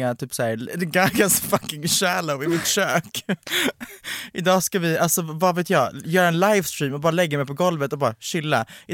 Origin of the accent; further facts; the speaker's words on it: Småland, Sweden; accent: Småland dialect; now in Stockholm, Sweden; jag flyttade till Stockholm. Men det var liksom, det var inget aktivt val. Det var inte så att jag bara, nu ska jag alltså, cancellera min småländska.